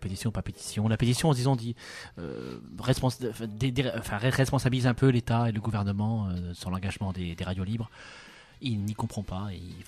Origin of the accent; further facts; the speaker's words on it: Brittany, France; Bon, c'est pas un secret, je viens de Bretagne.